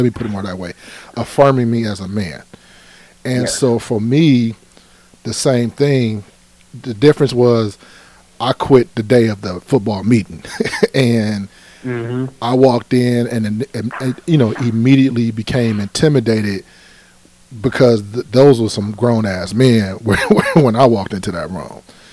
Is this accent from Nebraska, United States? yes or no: no; Cleveland, Ohio, United States; I am from Cleveland. I am from the city.